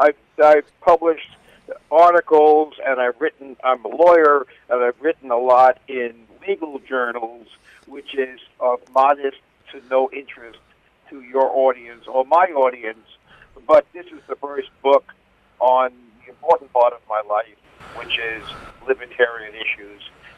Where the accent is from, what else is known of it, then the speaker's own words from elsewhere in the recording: Queens, New York, United States; And it's not because I'm French, because I'm not French. I grew up in Queens, New York.